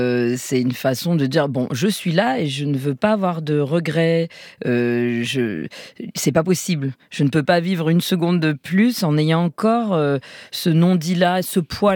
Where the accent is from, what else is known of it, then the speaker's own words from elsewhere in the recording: Provence-Alpes-Côte d'Azur, France; Moi j'ai grandi près de Marseille, donc c'est vrai que c'est deux familles très méditerranéennes.